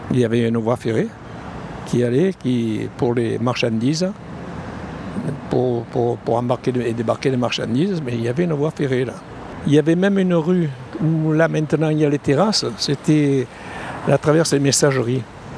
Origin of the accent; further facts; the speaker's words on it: Marseille, Provence-Alpes-Côte d'Azur, France; Et mes grands-parents maternels étaient tous corses. Mais moi, je suis marseillais et français. Français, particulièrement.